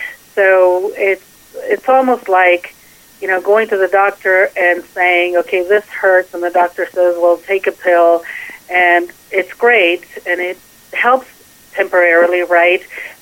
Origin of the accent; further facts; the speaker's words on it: Greece; because I was born and raised in Greece. So Mediterranean culture is definitely who I am.